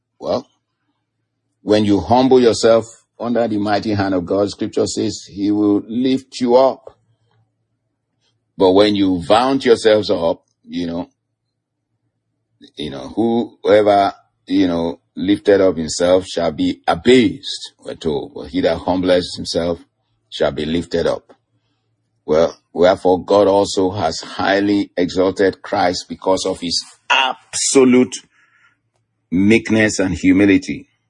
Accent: Nigeria; moved away; I was coming from Nigeria years ago. I knew very little about all these sicknesses and diseases. And I came to this country, I started hearing all kinds of things.

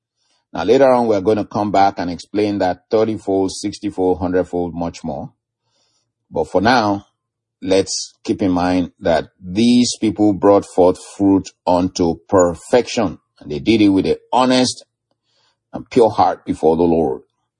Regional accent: Nigeria; when I was a young man growing up in Nigeria

